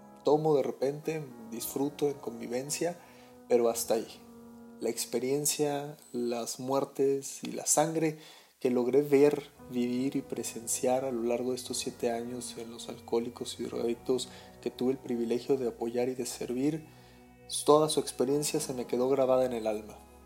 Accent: Cancún, Quintana Roo, Mexico; born there; also born or lived in Mérida; now in Mexico City, Mexico; Yo soy nacido en Cancún y de ahí me vine a la Ciudad de México aproximadamente hace casi ya 7 años. Tuve un paso por Mérida, viví 3 años en Mérida

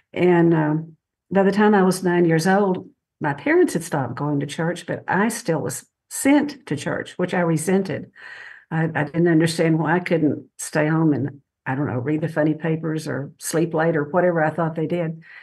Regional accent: Texas, United States; born there; I was born in Texas. I was raised a Christian, one sister.

